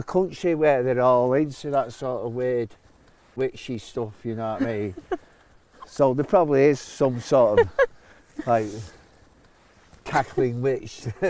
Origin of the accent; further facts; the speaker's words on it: Salford, North West England, United Kingdom; obviously, growing up in Salford, it was like